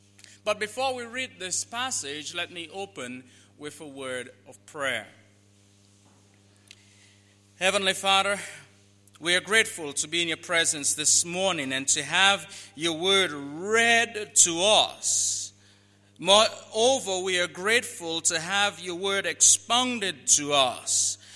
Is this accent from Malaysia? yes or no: no; Toronto, Ontario, Canada; my wife and I and our three children, we came here from Canada, Toronto, Canada